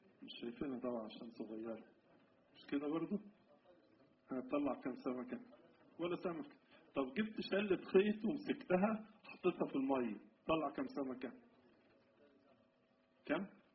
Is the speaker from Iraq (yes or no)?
no; Egypt; وبقت حياتنا كمصريين حياة متميزة في وسط العالم كله